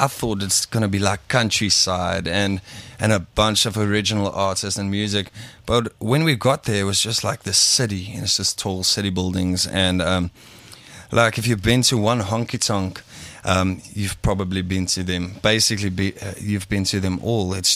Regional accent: South Africa; accent: Afrikaans; The first thing that they mentioned was my accent. I've got a strong Afrikaans accent, actually.

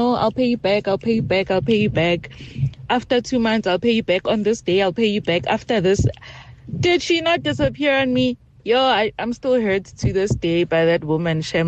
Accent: Johannesburg, Gauteng, South Africa; So this lady, I am from Joburg, and I had gotten a job in Brits.

